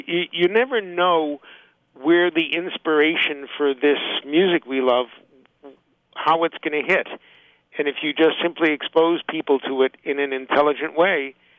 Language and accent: English; Connecticut, United States; I remember growing up in Connecticut